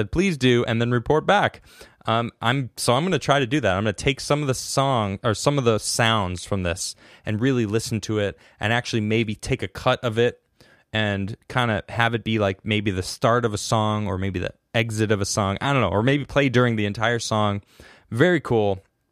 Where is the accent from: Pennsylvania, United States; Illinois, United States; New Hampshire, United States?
Illinois, United States; Chicago; Well, I'm from Chicago, so I love a good classic Chicago dog with everything on it.